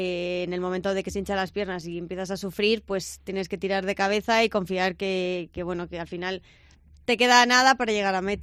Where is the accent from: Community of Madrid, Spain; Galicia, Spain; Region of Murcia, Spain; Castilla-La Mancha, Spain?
Community of Madrid, Spain; Madrid; also born or lived in Las Palmas; now in Valladolid, Spain; soy un poco de toda España, tengo nombre y apellido vasco, pero nací en Las Palmas y siempre he vivido en Madrid. Llevo más de 6 años entrenando en Valladolid, me vine aquí por mi entrenador Uriel Reguero